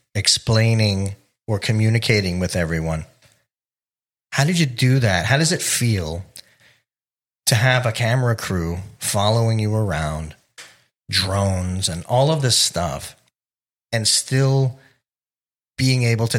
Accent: Miami, Florida, United States; And you know, John and I, being that we're from Miami, you know, we're just, it's all about the U.

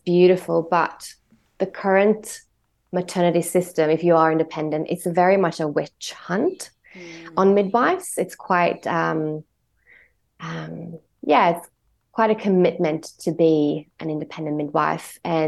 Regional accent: Australia; So I'm an Australian midwife. I became a midwife in Australia. I used to live in Byron Bay.

